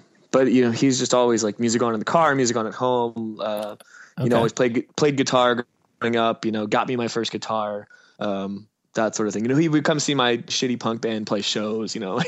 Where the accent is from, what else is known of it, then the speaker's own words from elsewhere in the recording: New Jersey, United States; moved away as an adult; now in Philadelphia, United States; I was born in Philadelphia and moved to Jersey for up until I was 18, and then I moved back to Philly.